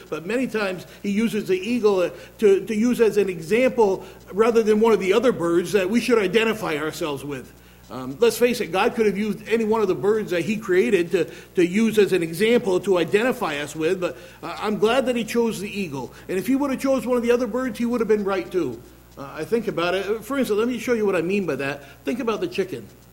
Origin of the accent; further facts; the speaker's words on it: New York, United States; moved away as an adult; now in North Carolina, United States; I call myself a Southern Yankee, born and raised in New York up until 7 years ago, and the Lord moved us in our ministry down to North Carolina.